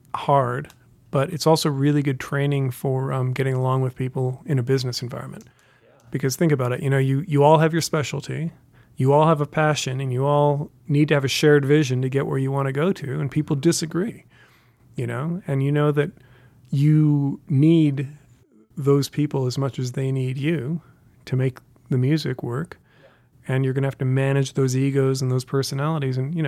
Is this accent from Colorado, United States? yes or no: yes; Colorado, United States; I grew up in Colorado, and I always had an interest in the broader world